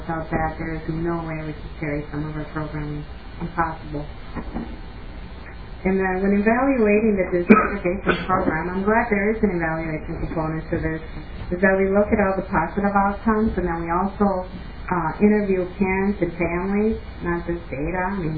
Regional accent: Willmar, Minnesota, United States; Maybe not so much for Wilmer. I grew up in Wilmer, by the way, and that's where I got my name

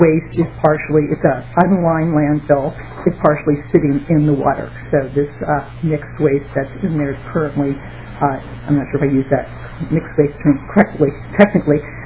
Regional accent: Lake Elmo, Minnesota, United States; which is physically situated in the community of Lake Elmo, my hometown, and it is a landfill under the control of the state of Minnesota

